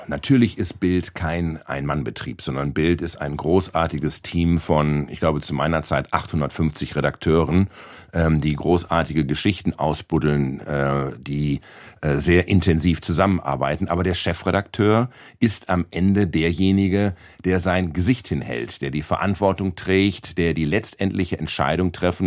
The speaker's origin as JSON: {"language": "German", "town": "Bielefeld", "region": "North Rhine-Westphalia", "country": "Germany", "tie": "born or raised there", "said": "ich komme aus Bielefeld, mein Vater war dort Rechtsanwalt."}